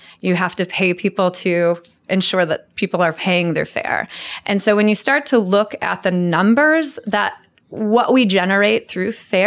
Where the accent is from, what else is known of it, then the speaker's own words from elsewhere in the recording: Michigan, United States; I'm originally from Michigan, but I did go to Ohio State, go Bucks.